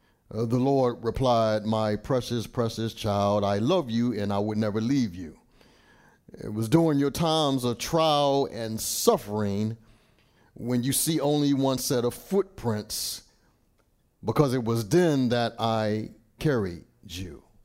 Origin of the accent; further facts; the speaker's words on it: Washington, District of Columbia, United States; because I'm from the Washington, D.C. area